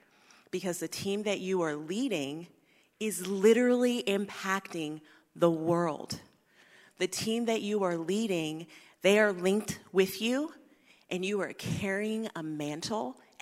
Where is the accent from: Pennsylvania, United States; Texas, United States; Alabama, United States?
Texas, United States; How y'all doing? I'm from Texas. We'll get that out of the way.